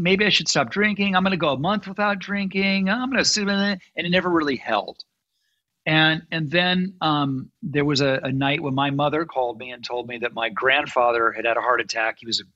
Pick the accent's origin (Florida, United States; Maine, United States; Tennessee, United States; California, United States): California, United States; Malibu; The world I grew up in Malibu.